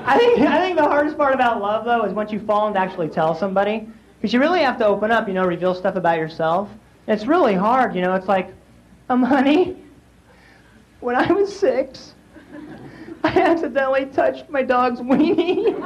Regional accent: Sacramento, California, United States; So I'm originally from Sacramento, and I come back all the time.

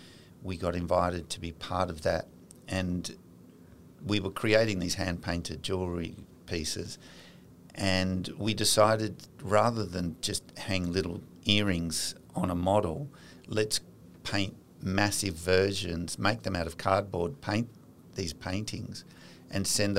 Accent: Australia; being Australian, we don't know the rules

